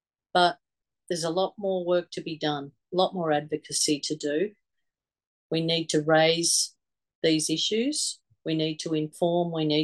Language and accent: English; Queensland, Australia; Well, I grew up in Queensland, but then I moved quite a lot. I moved with Dad when he moved for work. I'm one of 12 children.